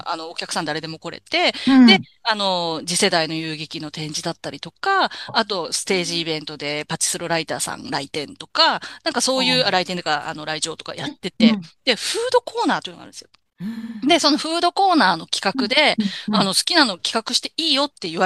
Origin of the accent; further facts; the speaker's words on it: Toyokawa, Aichi, Japan; これが地元愛知県の私、豊川市っていうところの出身なんですけど